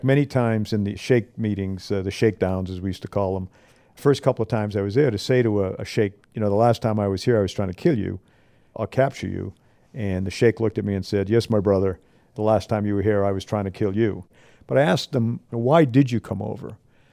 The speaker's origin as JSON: {"language": "English", "town": "Boston", "region": "Massachusetts", "country": "United States", "tie": "born or raised there", "said": "I grew up in Boston in a very, very, very Marine town. So back in my neighborhood in Boston, working class neighborhood"}